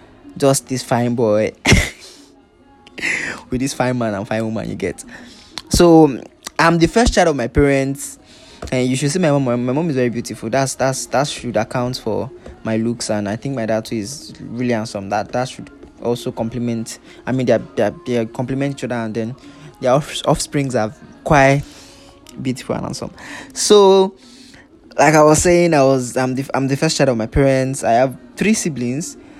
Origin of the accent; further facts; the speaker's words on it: Lagos, Nigeria; Right, so I was born in Lagos. I was brought up in Lagos, born and brought up in Lagos. Although my parents are from Ekiti State. I mean, my mom is from Ekiti State, my dad is from Ekiti State. But I think they met in Lagos